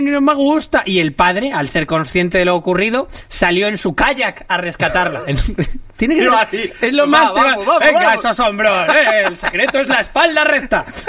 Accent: Madrid, Community of Madrid, Spain; Somos de Madrid, Alex. Si no tenemos. Si tenemos embarcaciones es porque nos hacemos los pijos.

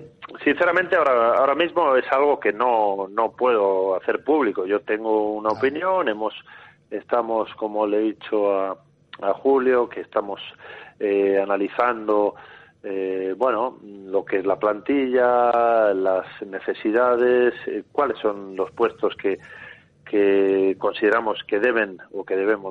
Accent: Alicante, Valencian Community, Spain; para mí, que como sabéis, bueno, pues soy de Alicante

